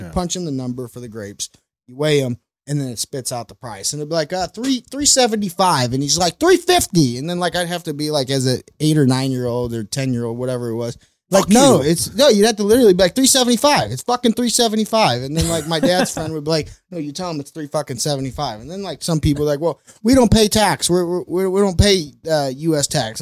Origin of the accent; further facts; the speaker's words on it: St. Louis, Missouri, United States; That was one so weird rowdy. Thing growing up in Soulard a kid. And I completely forgot about, but I was exposed to Mardi Gras at a really, really young age.